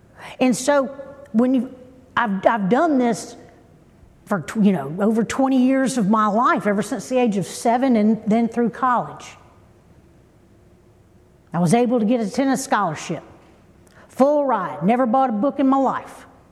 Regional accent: Pensacola, Florida, United States; I grew up in Star Lake, right behind you, the neighborhood behind you.

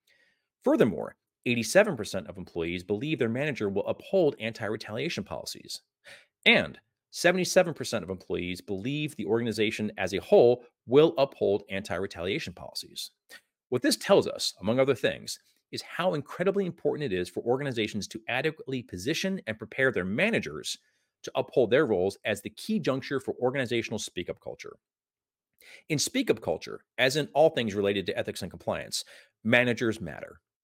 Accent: New Jersey, United States; After all, I'm from New Jersey, and if there's one thing I know how to do, it's cutting across a few lanes of traffic at a moment's notice.

